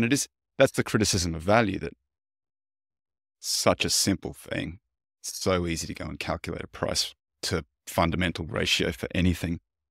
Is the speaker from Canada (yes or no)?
no; Australia; now in United States; as an Australian American, but Australian originally, born and raised, there's a lot more of it in Australia.